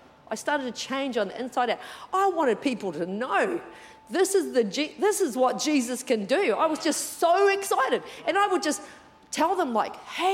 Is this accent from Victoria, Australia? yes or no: no; Queensland, Australia; Yeah, sorry, Queenslanders, I'm a Queenslander.